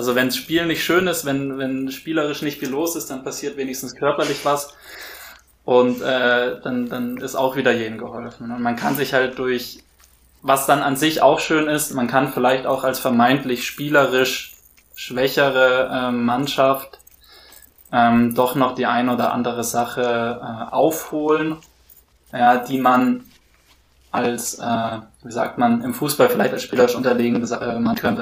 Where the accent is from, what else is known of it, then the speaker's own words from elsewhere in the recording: Hamburg, Germany; born there; ich bin in Hamburg geboren ursprünglich, bin ein großer HSV-Fan